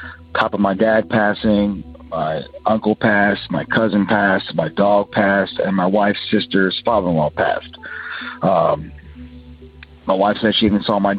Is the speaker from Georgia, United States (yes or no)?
yes; Georgia, United States; Hey, guys. … I am from Georgia.